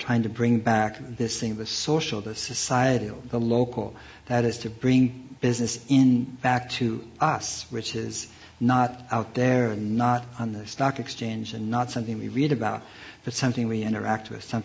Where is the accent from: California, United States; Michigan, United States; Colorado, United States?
California, United States; Berkeley; I grew up in Berkeley, the only one of two communist towns in the United States at that time.